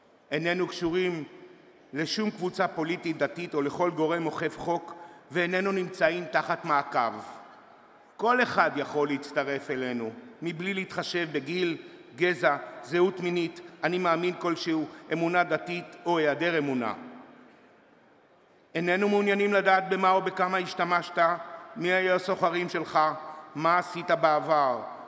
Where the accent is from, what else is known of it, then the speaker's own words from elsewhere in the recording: Israel; English is a second language; I'm an addict and I'm from Israel.